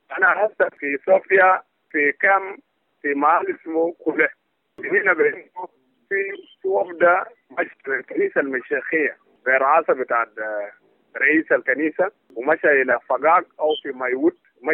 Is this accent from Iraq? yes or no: no; South Sudan; لو كلنا كسودانيين جنوبيين